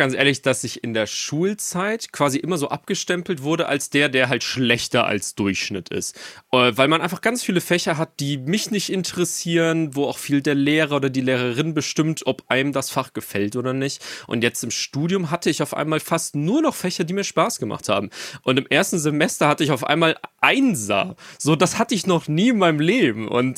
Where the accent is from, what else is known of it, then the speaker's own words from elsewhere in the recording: Ingolstadt, Bavaria, Germany; ich komme ursprünglich aus Ingolstadt